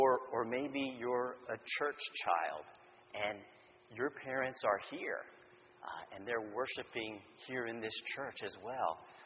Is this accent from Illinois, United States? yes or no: no; Houston, Texas, United States; born there; I was born here in Houston. My mom was born in Texas.